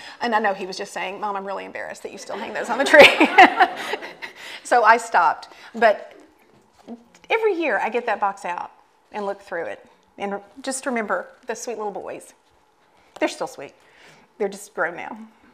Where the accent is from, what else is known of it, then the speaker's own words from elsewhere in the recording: Tennessee, United States; I grew up right outside of Nashville, Tennessee. Some of you who don't know me are thinking, yeah, that explains the way she talks.